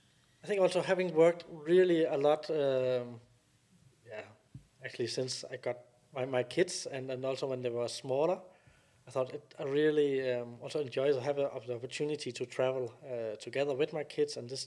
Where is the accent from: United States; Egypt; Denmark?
Denmark; English is a second language; I thought, yeah, but Denmark, it's a small country, 5.5 million people, so it's fewer people than are living in London.